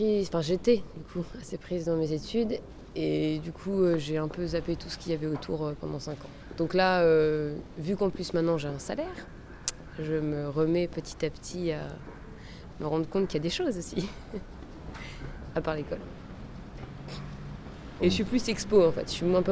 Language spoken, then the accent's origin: French; Bourgogne-Franche-Comté, France; Je viens de Bourgogne, dans un tout petit village, et j'ai toujours fait mes études dans des petites villes, petits villages, où il n'y avait rien.